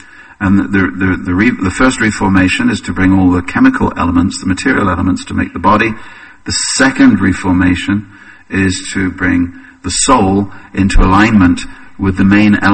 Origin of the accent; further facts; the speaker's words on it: England, United Kingdom; it's like for me as an Englishman, they just look at you up and down